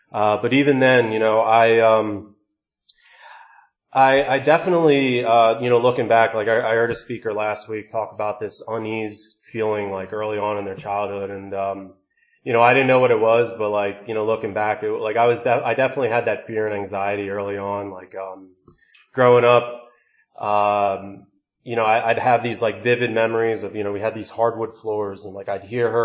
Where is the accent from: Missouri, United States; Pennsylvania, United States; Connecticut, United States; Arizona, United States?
Pennsylvania, United States; Philadelphia; I grew up outside Philadelphia, family of four, older sister, my mom